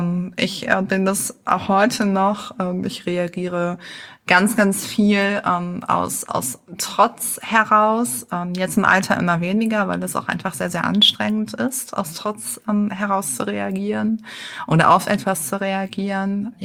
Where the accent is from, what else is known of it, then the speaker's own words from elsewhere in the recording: Düsseldorf, North Rhine-Westphalia, Germany; now in Berlin, Germany; Ich bin in Düsseldorf geboren und aufgewachsen. Ich bin sozusagen die typische rheinische Frohnatur, die jetzt in Berlin lebt seit 12 Jahren.